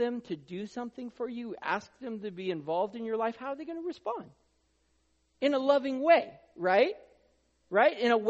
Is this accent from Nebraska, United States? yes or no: no; Oregon, United States; There's people in Oregon that think he would just because we're from Oregon, but no, we're the green state, but not that way.